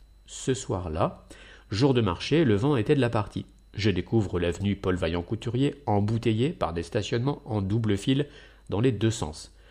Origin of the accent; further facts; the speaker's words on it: Vitry, Île-de-France, France; J'ai grandi à Vitry, loin de la politique.